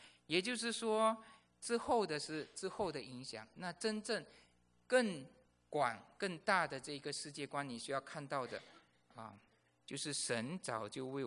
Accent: Malaysia; 当你只我回马来西亚的时候，开始会想到说我在马来西亚从小成长的这个背景

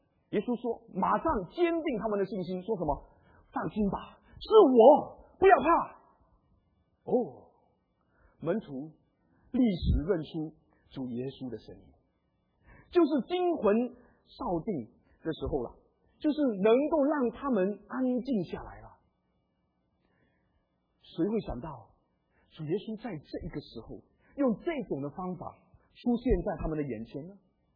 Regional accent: southern China, China; 不过南方人也性格豪爽哦，我是南方人，我也很豪爽啊

